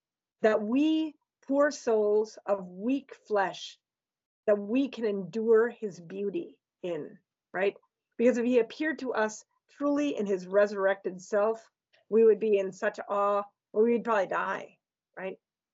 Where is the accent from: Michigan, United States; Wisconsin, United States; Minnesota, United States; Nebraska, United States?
Wisconsin, United States; also born or lived in Virginia; now in Ohio, United States; I grew up in Wisconsin, which was on the far east side of the central time zone. I lived 22 years in Northern Virginia